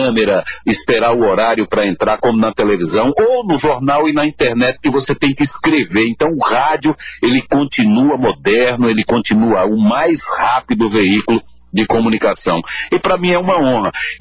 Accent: Petrolina, Pernambuco, Brazil; moved away as an adult; eu saí de Petrolina com a mão na frente e outra atrás, essa é a verdade. Eu saí de Petrolina muito novo, recém-casado, com filho.

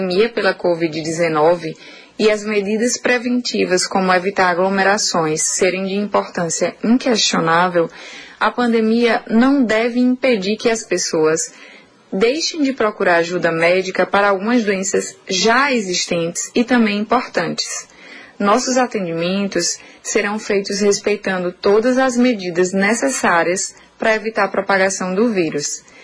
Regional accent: Araripina, Pernambuco, Brazil; Sou natural de Araripina e estou muito feliz em retornar como profissional

